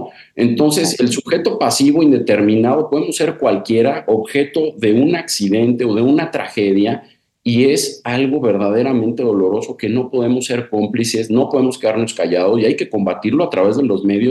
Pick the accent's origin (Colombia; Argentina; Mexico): Mexico; Es verdaderamente doloroso como mexicano